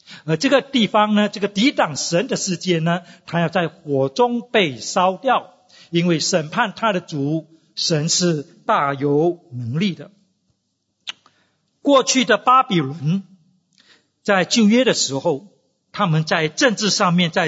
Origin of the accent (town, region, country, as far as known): Singapore